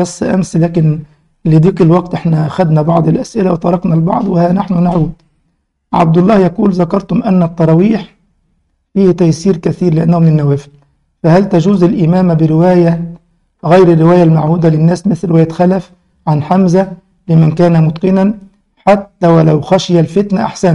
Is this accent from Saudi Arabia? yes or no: no; Egypt; وطبعا المملكه كلها على قراءه حفص زي عندنا في مصر